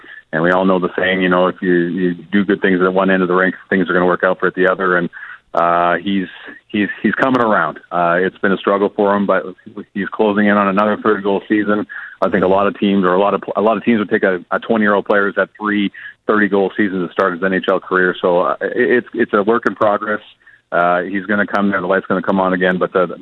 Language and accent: English; Calgary, Alberta, Canada; growing up in Calgary